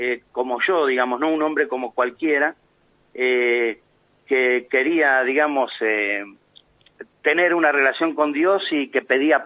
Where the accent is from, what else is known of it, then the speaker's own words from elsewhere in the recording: La Plata, Buenos Aires Province, Argentina; Y yo soy platense, pero estoy en una parroquia en Berisso, es cierto, María Auxiliadora.